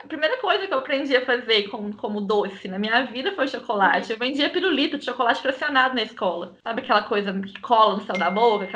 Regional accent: Uberlândia, Minas Gerais, Brazil; eu sou de Uberlândia.

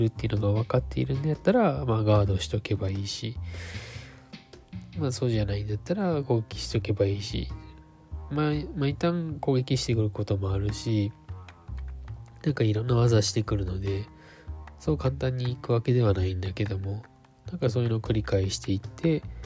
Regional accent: Kurume, Fukuoka, Japan; 福岡県久留米市にある、ケンビル自体はもう久留米市か。そうですね。我が故郷の

